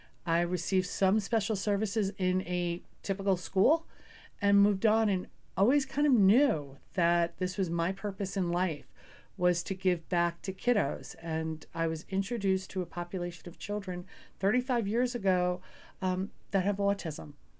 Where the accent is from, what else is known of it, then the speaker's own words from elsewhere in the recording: New York City, New York, United States; also born or lived in Long Island; Well, I'm originally from New York City, Queens, raised, lived on Long Island for a little bit.